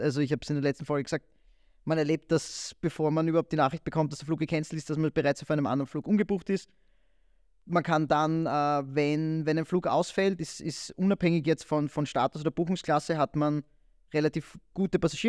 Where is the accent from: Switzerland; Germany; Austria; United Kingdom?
Austria; also ich bin Österreicher